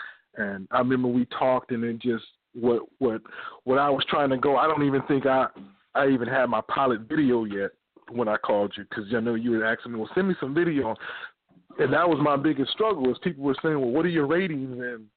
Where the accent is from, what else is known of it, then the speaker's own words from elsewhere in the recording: Louisiana, United States; now in Green Bay, United States; I'm actually in Wisconsin. I'm from Louisiana